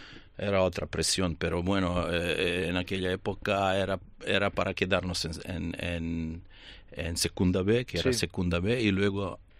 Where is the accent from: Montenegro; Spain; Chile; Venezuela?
Montenegro; En mi país, en Montenegro